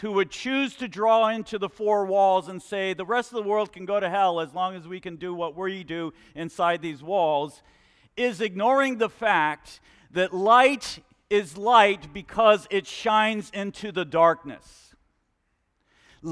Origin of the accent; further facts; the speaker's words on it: Colombia; But growing up in Colombia, South America, and especially we were in the mountains, the foothills of the Andes Mountains